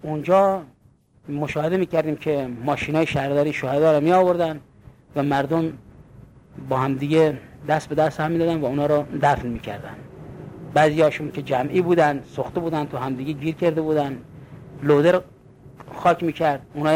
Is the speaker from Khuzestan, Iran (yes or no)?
yes; Abadan, Khuzestan, Iran; ما آبادانیم، ما ساکن آبادانیم. پدر مادر من مال گناوه هستن.